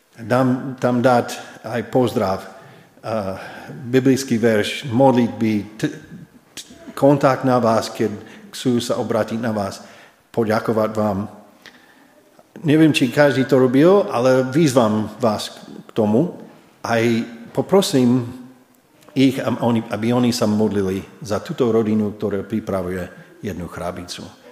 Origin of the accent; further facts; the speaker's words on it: United States; Sice som Američan, ale stotožním aj s vami.